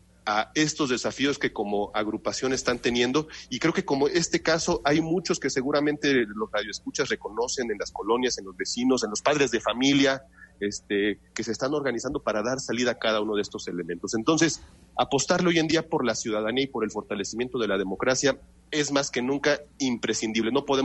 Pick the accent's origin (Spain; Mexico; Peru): Mexico; Y yo soy positivo en ese sentido y creo que como mexicanos en muchas situaciones dramáticas socialmente